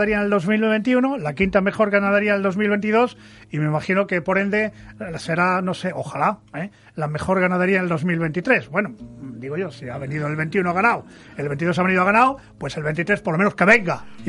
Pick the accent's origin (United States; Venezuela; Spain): Spain; Cuéllar, Castile and León; que recuerdo en las fiestas de mi pueblo, ahí en Cuéllar